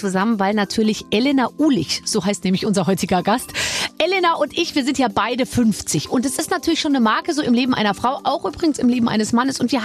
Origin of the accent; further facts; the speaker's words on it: Munich, Bavaria, Germany; now in Berlin, Germany; Weil du wohnst ja in meiner Heimatstadt München.